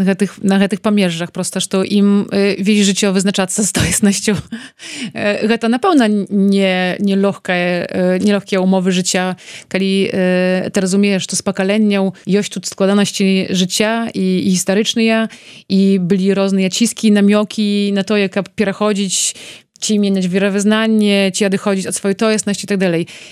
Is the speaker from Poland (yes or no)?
yes; Poland; калі я ў Польшчы выхавана як беларуска, то я беларуска. І далей гавару, што я беларуска з беларускай меншасці. І гэта мне не перашкаджае. Але ж я грамадзянка Польшчы.